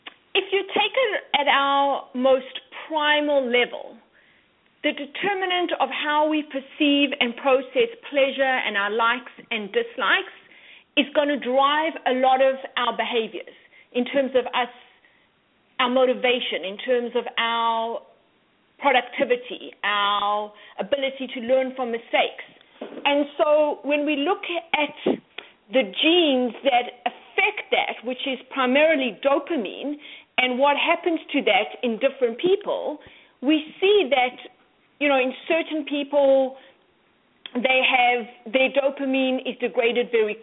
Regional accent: South Africa; now in Canada; I played competitive tennis growing up in South Africa.

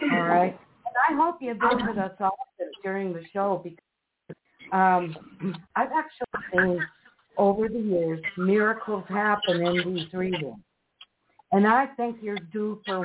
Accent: Minnesota, United States; I mean, we're from Minnesota, so we're up the street from you.

